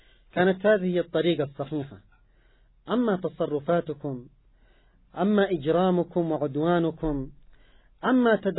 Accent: Yemen; هذا العدوان على بلدنا اليمن

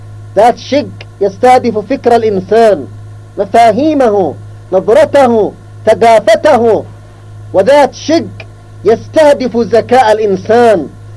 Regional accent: Yemen; ونحن كشعب يمني

